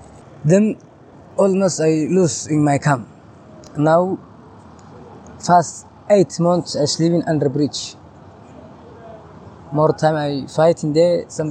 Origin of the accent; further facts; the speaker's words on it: Somalia; English is a second language; moved away; I come from Somalia, 2011. I arrived for the first time in Switzerland. I think first 6 years I lived there.